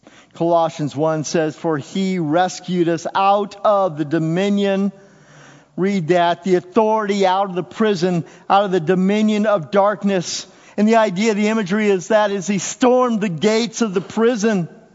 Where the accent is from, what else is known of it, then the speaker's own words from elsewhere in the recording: United States; That puts me in a very uncomfortable place being an American because I'm an independent person.